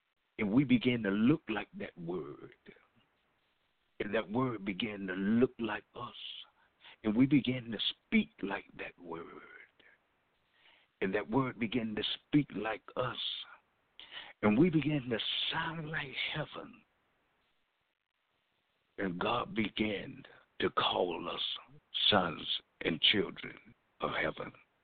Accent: Georgia, United States; So it reminds me, from my hometown, we have a tourist attraction. I'm from Georgia, and we have a tourist attraction.

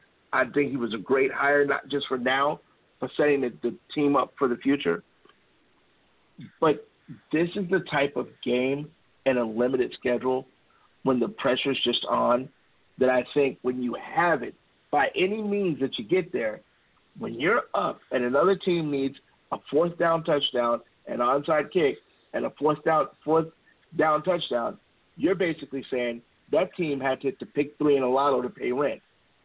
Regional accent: Chicago, Illinois, United States; And I used to say this growing up in Chicago, and people would say, oh, it's cold.

